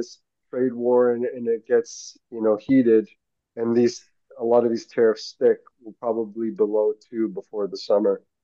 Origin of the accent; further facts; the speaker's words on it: Canada; as a Canadian, and I'm a proud Canadian, I really do want to make sure that Canadian businesses do well.